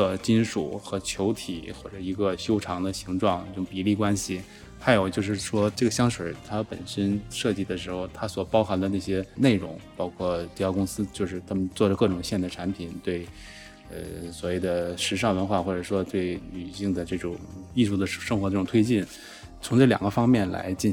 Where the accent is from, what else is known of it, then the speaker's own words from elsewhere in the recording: Beijing, China; 我是来自北京的艺术家